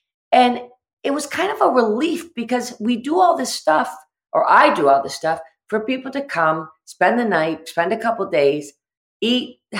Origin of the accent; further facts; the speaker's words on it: Massachusetts, United States; I grew up in the Berkshires and my great-grandfather helped to build Bluestone Manor. He's one of the masons and we're like deep-seated in the Berkshires.